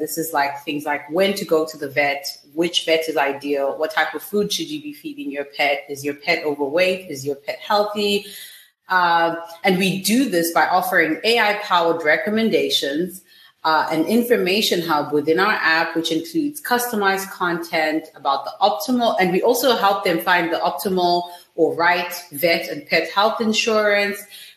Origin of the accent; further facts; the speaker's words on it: Zimbabwe; I'm from Zimbabwe and I've had dogs my whole life.